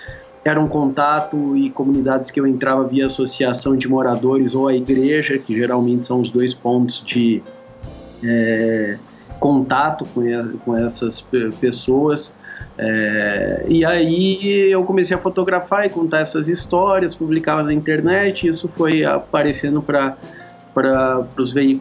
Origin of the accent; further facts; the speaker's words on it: Londrina, Paraná, Brazil; Eu formei em jornalismo lá na Universidade Estadual de Londrina, eu cresci em Londrina e comecei a trabalhar lá